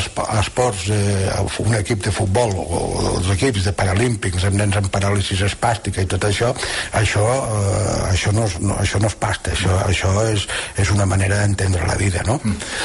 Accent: Lleida, Catalonia, Spain; és casa meva, és la meva ciutat, jo sóc més lleidatà que el castell, és a dir, jo adoro Lleida

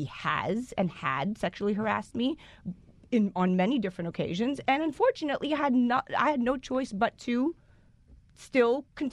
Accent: Canada; now in United States; I came here from Canada, and when I came and I signed to Elite New York under Monique Pollard, he at the time was Miramax Films, and I needed, as a Canadian, a visa.

